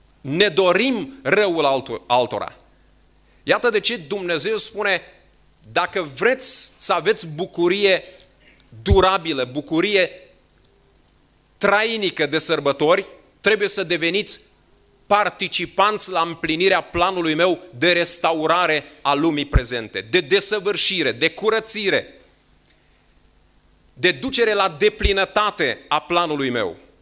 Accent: Romania; Observați, dragii mei, noi ca români, câteodată ne dezvinovățim când ni se vorbește despre păcat

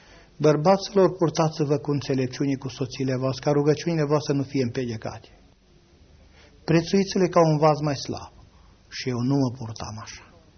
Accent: Vânător, Romania; born there; pentru satul în care m-am născut, în Vânător

